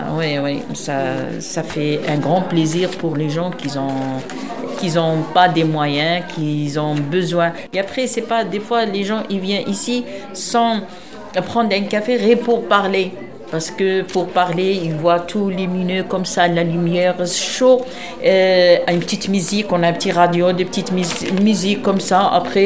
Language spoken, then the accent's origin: French; Algeria; Oui. Moi, je suis algérienne.